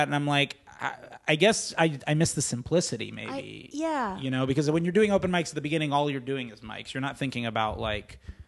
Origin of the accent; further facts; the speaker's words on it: Fort Lauderdale, Florida, United States; I do that with, I'm from Fort Lauderdale, and I do that with there.